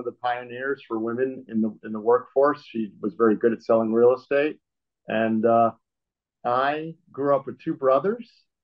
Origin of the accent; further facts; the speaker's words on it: Wellesley, Massachusetts, United States; But so I was raised as a Catholic, and I was raised in Wellesley, Massachusetts, which is a suburb of Boston.